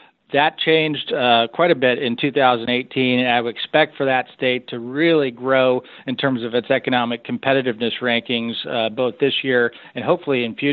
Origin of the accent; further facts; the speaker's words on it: Michigan, United States; But my home state of Michigan moved to much more of a 401k private sector model last last year for its teachers plan